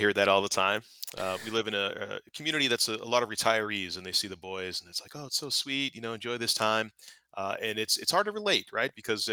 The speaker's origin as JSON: {"language": "English", "town": "Salem", "region": "New Hampshire", "country": "United States", "lives_now": "Wilmington, United States", "said": "Wilmington, North Carolina. So I'm originally from Salem, New Hampshire."}